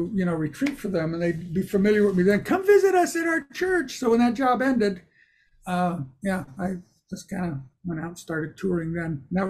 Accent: Orlando, Florida, United States; now in Nashville, United States; I grew up in Orlando, Florida, and I went to Nashville pretty much right out of college.

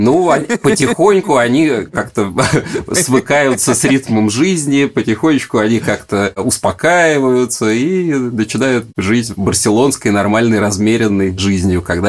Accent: Moscow, Russia; now in Barcelona, Spain; я тоже москвич

